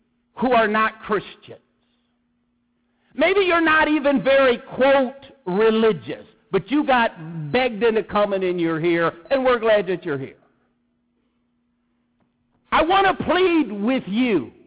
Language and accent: English; Michigan, United States; When I was a kid, I grew up right near St. Jean and Jefferson, right by the 5th Precinct, half a block away from the 5th Precinct.